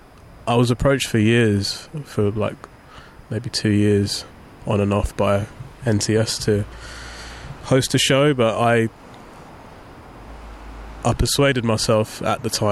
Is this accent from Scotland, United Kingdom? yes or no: no; London, United Kingdom; I grew up in Southeast London